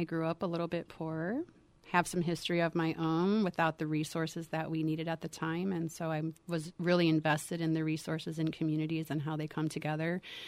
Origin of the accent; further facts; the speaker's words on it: Chicago, Illinois, United States; I grew up in Chicago, and I went to Western Illinois University. I stayed there and had my kids.